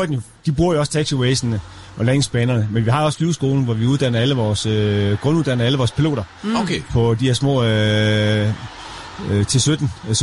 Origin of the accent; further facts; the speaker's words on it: Karup, Central Denmark Region, Denmark; nu er jeg jo gammel Karp-dreng, det skal ikke være hemmelighed. Jeg er jo født og opvokset i Karp